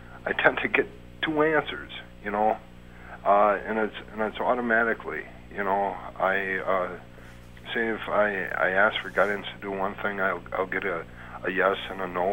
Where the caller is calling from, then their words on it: Wisconsin, United States; Wisconsin.